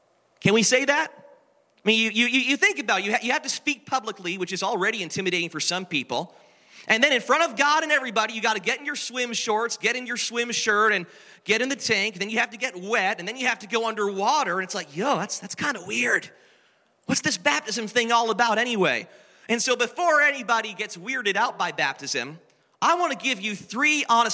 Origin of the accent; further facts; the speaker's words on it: Canada; And as a Canadian, I was in deep mourning.